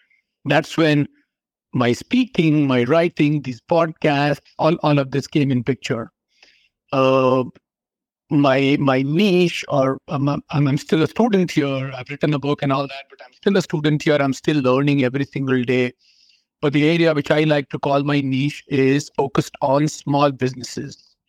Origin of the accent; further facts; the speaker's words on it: India; moved away as an adult; now in United States; So I am originally from India. I've lived and worked there for a large part of my life before I moved to the U.S.